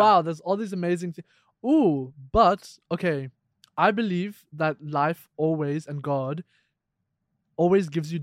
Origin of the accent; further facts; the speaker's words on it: Dubai, United Arab Emirates; When I told them I'm from Dubai, they're like, oh, do you have a Ferrari?